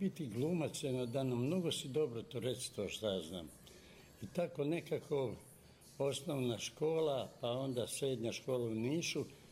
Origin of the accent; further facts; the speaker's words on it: Blace, Toplica District, Serbia; born there; ja sam rođen u Blacu ispod Kopaonika